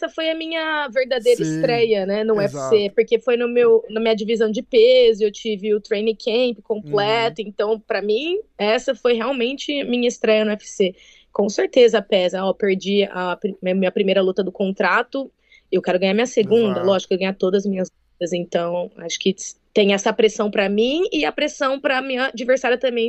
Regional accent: Birigui, São Paulo, Brazil; Eu sou de Birigui, a cidade do calçado infantil.

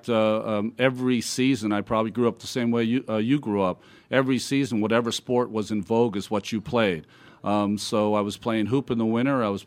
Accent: Massachusetts, United States; now in New York, United States; I was born in Massachusetts. You know, I'm kind of a ham and egger from Massachusetts who now lives in New York for the last 30 years. So I'm more East Coast than the island of Hawaii.

